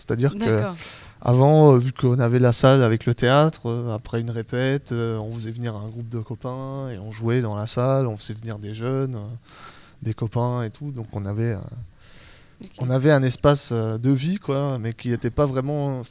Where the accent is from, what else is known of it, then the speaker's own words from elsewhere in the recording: Germany; now in Artan, France; Un nom de famille allemand, parce que je suis allemand, mais depuis très longtemps, je réside à Artan.